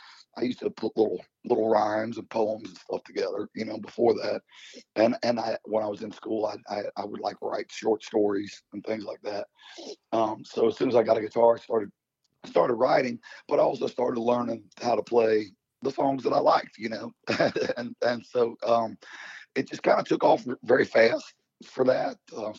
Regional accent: Norwood, Ohio, United States; also born or lived in Kentucky; I grew up in Norwood, Ohio, which is part of right in the middle of Cincinnati.

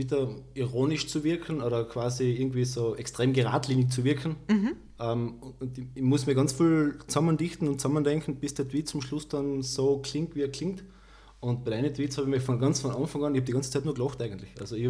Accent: Carinthia, Austria; frei als Kärntner jetzt interpretiert

